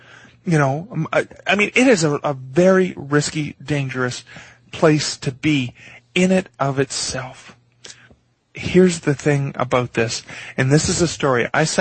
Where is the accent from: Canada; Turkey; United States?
Canada; Levac, Ontario; growing up in Levac, which is about a 45-minute drive north of Sudbury, Levac has a mine there.